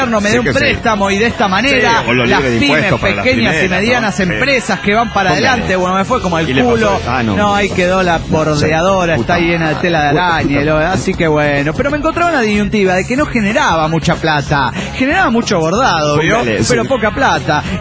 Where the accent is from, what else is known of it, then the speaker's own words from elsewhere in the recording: Argentina; de Argentina.